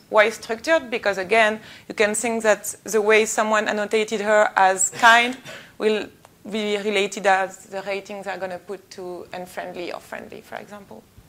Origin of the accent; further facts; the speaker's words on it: France; English is a second language; So English is not my mother tongue, but apparently there is a play word in the title, which is funny, but if you get it, please explain it to me in the end. As a French, don't get it.